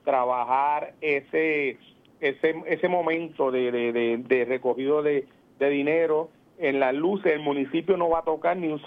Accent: Lara, Venezuela; para que los lareños estemos conscientes y seguros de que nuestras aportaciones llegaron donde tenía que llegar

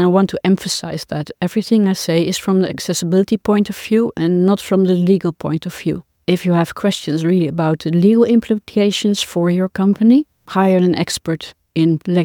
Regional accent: Netherlands; I'm from the Netherlands.

